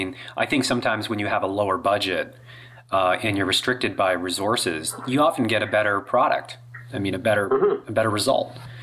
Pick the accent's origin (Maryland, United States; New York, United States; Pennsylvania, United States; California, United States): California, United States; San Jose; since you're from Vancouver and I'm from San Jose.